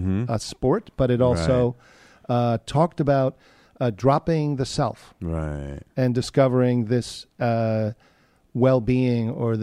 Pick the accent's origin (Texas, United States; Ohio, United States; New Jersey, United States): New Jersey, United States; Summit; I grew up in New Jersey, right next door.